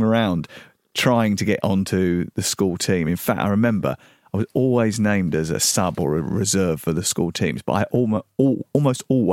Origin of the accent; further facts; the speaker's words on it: London, United Kingdom; also born or lived in Dartford; From southeast London. I was born in Dartford. I lived in Orpington and Bromley.